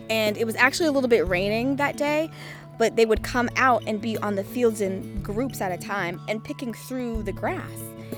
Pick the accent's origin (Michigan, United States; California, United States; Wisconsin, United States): Wisconsin, United States; Milwaukee; now in Fort Lauderdale, United States; I am from Milwaukee, Wisconsin, and now I live in Fort Lauderdale, Florida.